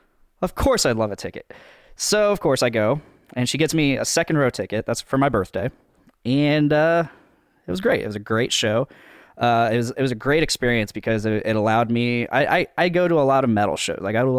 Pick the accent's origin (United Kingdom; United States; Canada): United States; Delphi, Indiana; I found out that he had actually played in my hometown of Delphi about 2 years ago. And to a sold-out crowd at the Delphi Opera House.